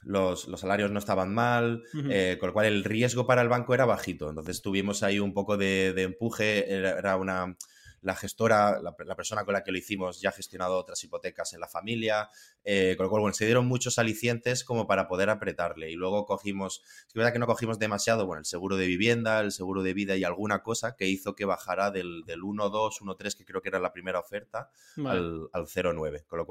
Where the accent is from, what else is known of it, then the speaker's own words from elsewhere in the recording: El Ejido, Andalusia, Spain; Soy de Elegido, Almería.